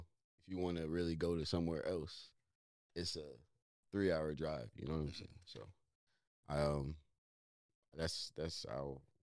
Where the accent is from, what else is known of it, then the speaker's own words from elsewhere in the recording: Columbus, Ohio, United States; also born or lived in Northern Virginia; I'm African. I would like to say I'm from Columbus, Ohio, but I spent the bulk of my life in Northern Virginia.